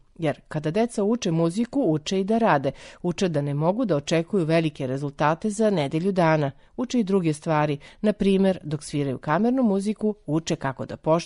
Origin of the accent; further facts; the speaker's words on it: Kotka, Kymenlaakso, Finland; Moj rodni grad, Kotka, ima samo 25.000 stanovnika, ali ima svoj muzički institut. Kao dete sam tamo odlazio na časove.